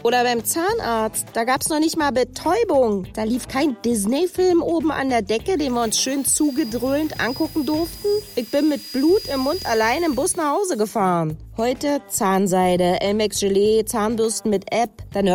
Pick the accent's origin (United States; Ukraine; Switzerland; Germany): Germany; East Germany; Ich komme ja aus dem Osten